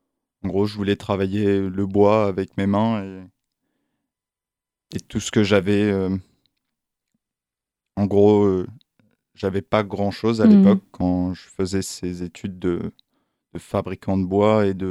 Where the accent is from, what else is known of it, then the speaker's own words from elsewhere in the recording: Paris, Île-de-France, France; also born or lived in Versailles; Je viens de Paris. Je suis né à Versailles. Et j'ai grandi dans un camp militaire, en fait.